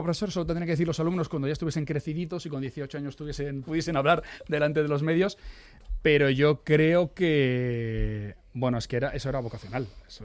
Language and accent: Spanish; Móstoles, Community of Madrid, Spain; Mira, pues soy de Móstoles.